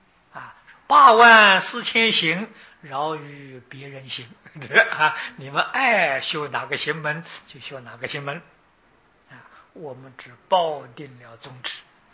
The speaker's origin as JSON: {"language": "Chinese", "country": "China", "said": "我们中国人是算单字的，印度人不算单字，算四句"}